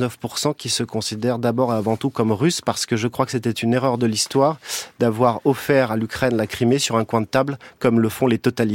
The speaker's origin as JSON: {"language": "French", "country": "France", "said": "Je ne suis pas russe, moi je suis français"}